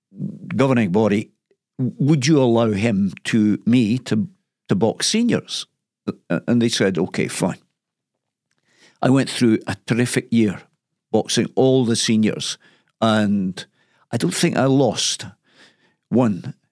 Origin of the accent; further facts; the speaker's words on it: Dundee, Scotland, United Kingdom; Well, I grew up in the Lochy area of Dundee.